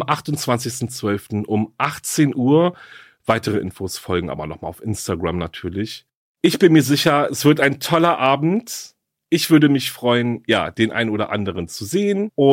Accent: Berlin, Germany; weil Berlin ist ja meine Heimatstadt

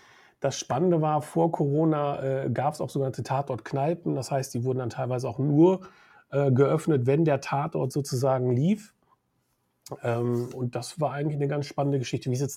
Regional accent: Münster, North Rhine-Westphalia, Germany; Ich komme aus Münster, ne?

